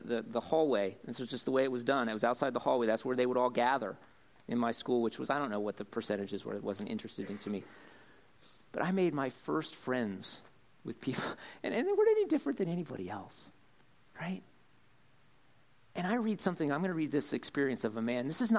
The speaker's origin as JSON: {"language": "English", "town": "Mifflinburg", "region": "Pennsylvania", "country": "United States", "tie": "born or raised there", "also_born_or_lived": "East Tennessee", "moved": "yes", "said": "growing up in Mifflinburg in the late, early mid-70s, there was one person of color family in Mifflinburg that I knew"}